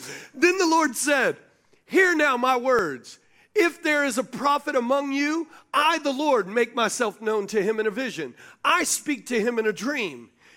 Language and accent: English; the South, United States; I come from the South. Need I say more? There is a culture out there that totally disagrees with everything I just said.